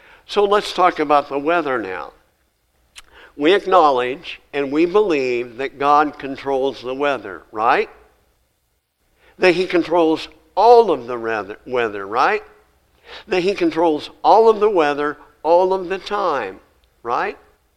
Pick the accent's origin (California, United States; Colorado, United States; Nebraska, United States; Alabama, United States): Nebraska, United States; I grew up on the Republican River in Nebraska. It was like in my backyard, practically.